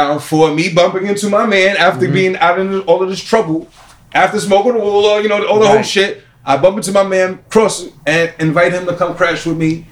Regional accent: New York City, New York, United States; I grew up fighting. Was just nice with my hands. I'm from Astoria Projects.

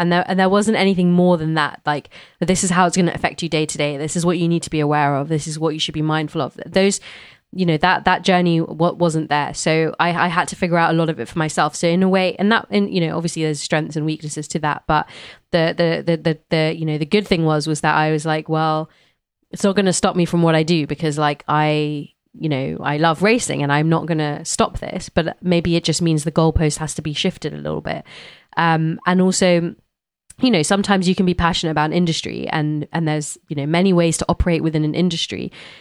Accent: London, United Kingdom; growing up in London, being part of an amazing music scene

